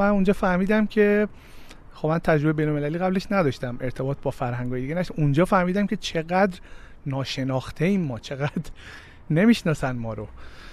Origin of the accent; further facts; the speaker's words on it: Lahijan, Gilan, Iran; من متولد 66 هم، دی ماه 66، بچه شمالم، بچه لاهیجان.